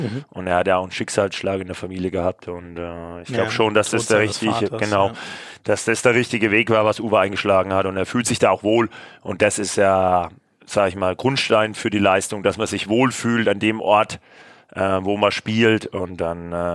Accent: Würzburg, Bavaria, Germany; Kommen wir auch aus Würzburg, genau.

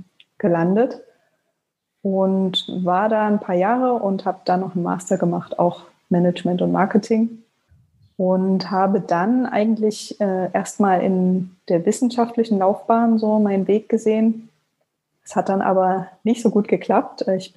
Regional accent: Leipzig, Saxony, Germany; Also ich komme aus Leipzig gebürtig und habe hier Abi gemacht, bin dann zum Studium nach Frankfurt-Oder gegangen

